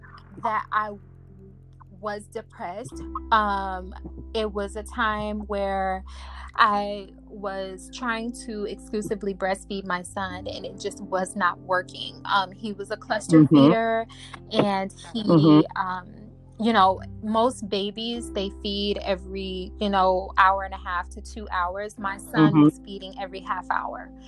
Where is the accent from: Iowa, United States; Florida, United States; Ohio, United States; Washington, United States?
Ohio, United States; Cleveland; now in New York City, United States; So I'm actually originally from Cleveland, Ohio, but I currently reside in New York City. I've been here for almost 10 years.